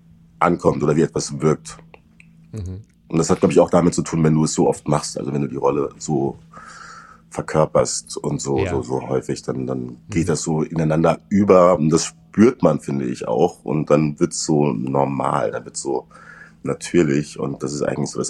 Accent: Saarland, Germany; accent: Saarland dialect; ich musste meinen saarländischen Dialekt rauskriegen. Es hätte so eine leichte Färbung.

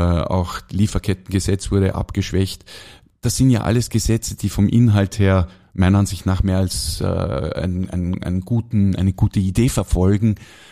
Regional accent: Vorarlberg, Austria; wir sehen uns als … obwohl mein Vater Ostösterreicher ist, Steirer eigentlich ist, haben wir uns immer auch als Vorarlberger verkauft.

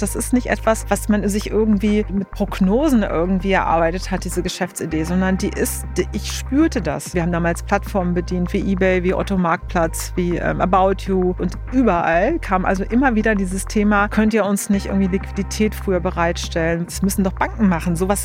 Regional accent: Baden-Württemberg, Germany; also born or lived in Trier / United States / Düsseldorf; now in Berlin, Germany; Nein, also geboren in Trier, aufgewachsen dann in Baden-Württemberg in der Nähe von Stuttgart. Dann auch eine Weile in den USA gelebt, dann auch mal in Düsseldorf gelebt und jetzt seit 23 Jahren in Berlin.

